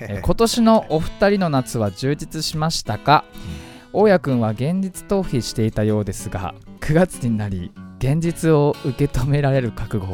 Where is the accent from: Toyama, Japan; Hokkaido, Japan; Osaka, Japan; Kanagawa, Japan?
Kanagawa, Japan; Fujisawa; 藤沢出身の俳優タレントとして活動する私